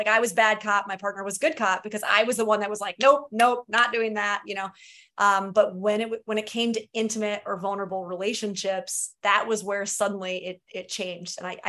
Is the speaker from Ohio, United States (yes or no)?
no; New York, United States; Toronto's only like an hour and a half from where I grew up in upstate New York. So, or 2 hours.